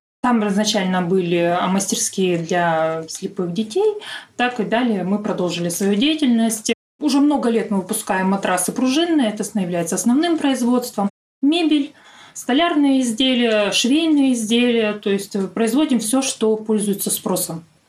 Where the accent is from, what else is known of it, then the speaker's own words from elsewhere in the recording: Olkhon Island, Irkutsk Oblast, Russia; Я сама уроженка острова Ольхон, поэтому стараюсь и остров свой снабдить своей же продукцией.